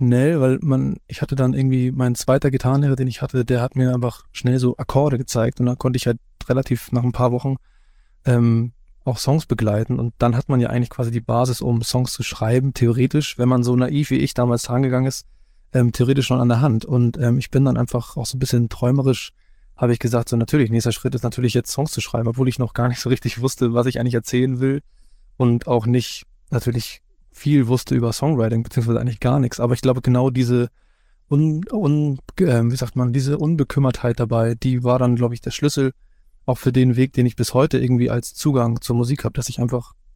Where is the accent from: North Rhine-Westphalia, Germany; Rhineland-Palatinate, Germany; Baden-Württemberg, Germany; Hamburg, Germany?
Hamburg, Germany; born there; den ich selbst als gebürtiger Hamburger, den ich nicht kenne.